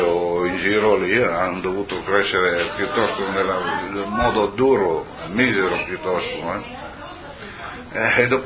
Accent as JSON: {"language": "Italian", "town": "Casarsa della Delizia", "region": "Friuli-Venezia Giulia", "country": "Italy", "tie": "born there", "said": "sono nato a Casassa il 24 maggio."}